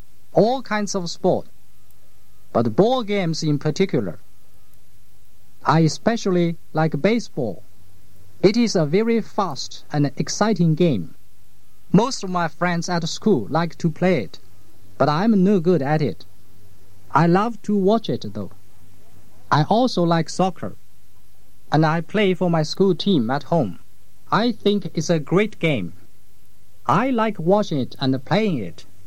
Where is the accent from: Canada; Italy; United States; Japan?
Japan; English is a second language; And I'm from Japan, from a small town in the north that I'm sure you won't have heard of. I'm 20 years old